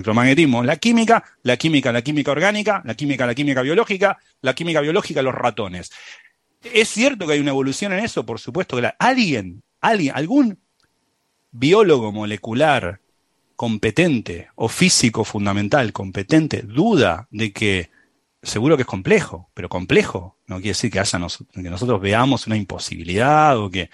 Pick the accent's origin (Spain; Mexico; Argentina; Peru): Argentina; Buenos Aires; accent: San Telmo; Perdón por mi acento de San Telmo.